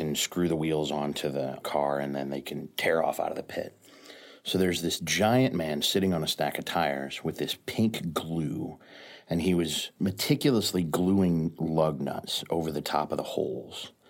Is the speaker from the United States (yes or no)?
yes; St. Louis, Missouri, United States; I grew up in South St. Louis. I've been a St. Louis kid my whole life.